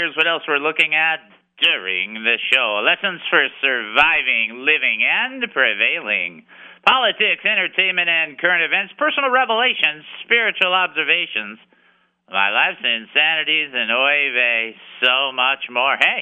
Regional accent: Detroit, Michigan, United States; okay, where are you from? And I said, Detroit. And he'd go, I'm sorry? And I said, Detroit.

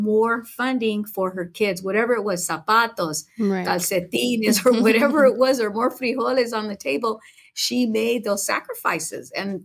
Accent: La Puente, California, United States; I grew up out in the San Gabriel Valley in LA County in a community known as La Puente, which is largely Latino, working class, immigrant, and, you know, community. And my parents were both immigrants.

